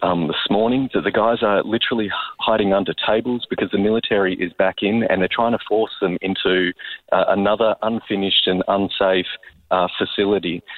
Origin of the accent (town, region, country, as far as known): Australia